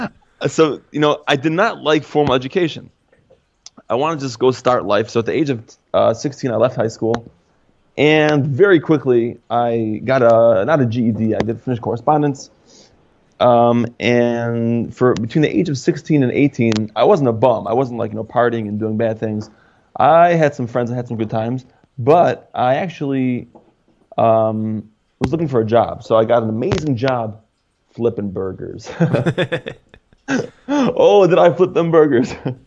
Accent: Detroit, Michigan, United States; So I'll tell you, I'm 32 years old, and I grew up in Detroit, Michigan, in the USA.

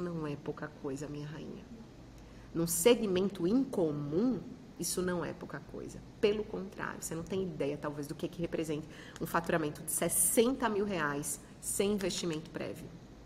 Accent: Brasília, Federal District, Brazil; born there; O ápice da vida lá em Brasília, onde eu nasci

